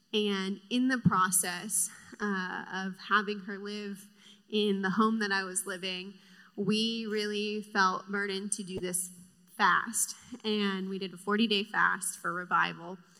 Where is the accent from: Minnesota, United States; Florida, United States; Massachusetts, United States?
Florida, United States; I grew up in Florida, and I was not a believer. I did not grow up in the church.